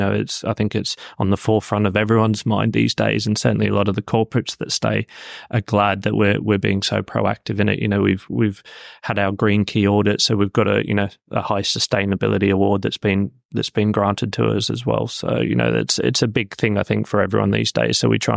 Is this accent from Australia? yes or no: yes; Australia; And being Australian, it's actually where the boat set sail back in the day with the first convicts out to Australia as well.